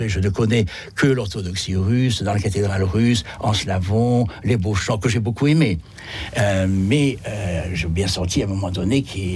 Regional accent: Nice, Provence-Alpes-Côte d'Azur, France; born there; first language ru; French is a second language; Le russe a été ma langue maternelle jusqu'à mes 6 ans, alors que je suis né à Nice, je suis né en France. Mon père est français

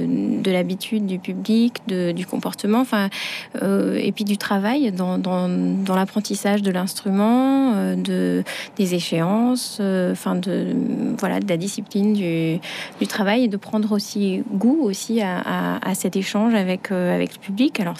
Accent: France; je suis française, mais issue quand même de l'école russe du violon

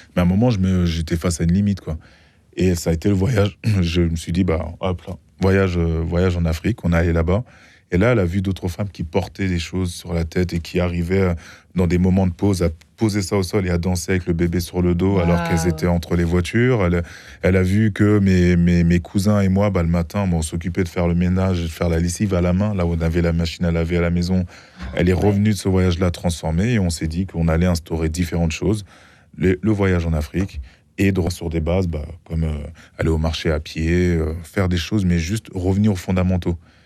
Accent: Ashanti, Ghana; j'ai une double culture, une culture très matriarcale de par mon pays d'origine, où là-bas, l'héritage va aux femmes. Si le mari ne l'assure pas, il se retrouve, c'est le Ghana, dans le peuple Ashanti.

